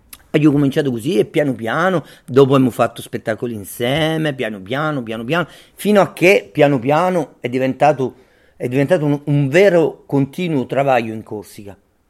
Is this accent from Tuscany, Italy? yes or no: no; Naples, Campania, Italy; moved away; also born or lived in Turin; Perché vi ho detto all'inizio che io sono andato a Torino. Da napoletano.